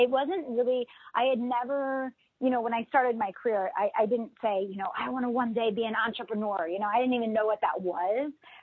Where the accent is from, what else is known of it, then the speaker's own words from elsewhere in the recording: West Chester, Pennsylvania, United States; Westchester, Pennsylvania.